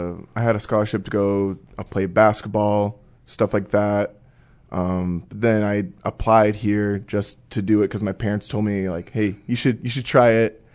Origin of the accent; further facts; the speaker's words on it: South Dakota, United States; I'm from South Dakota, and my parents were actually graduates from 2006, and they pastor up on the reservation up in South Dakota.